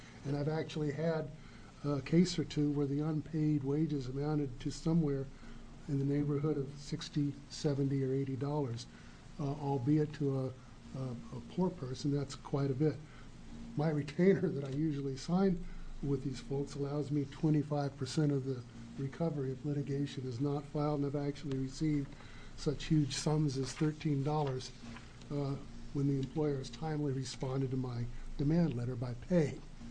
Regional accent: Coos Bay, Oregon, United States; I'm an attorney from Coos Bay

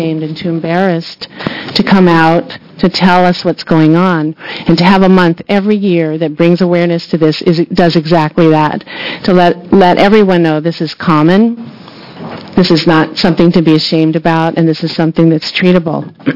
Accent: Portland, United States; from Portland, here to support Bill 3625

